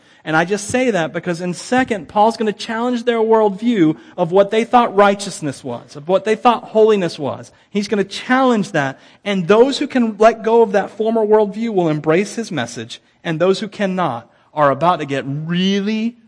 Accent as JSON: {"language": "English", "town": "Wauchula", "region": "Florida", "country": "United States", "tie": "born or raised there", "said": "I grew up in Wachula. You can't get much more American than being from Wachula"}